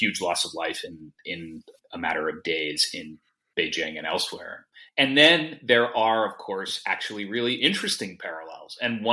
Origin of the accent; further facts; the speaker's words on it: United States; And I come to it as an American with some sense that, yes, we are in this ongoing multi-century struggle of our own